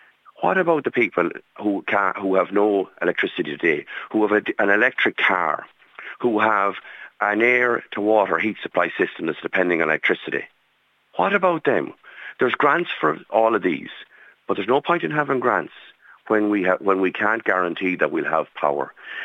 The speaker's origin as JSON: {"language": "English", "town": "Barnacoola", "region": "Connacht", "country": "Ireland", "said": "I'm from Barnacoola in Leitrim"}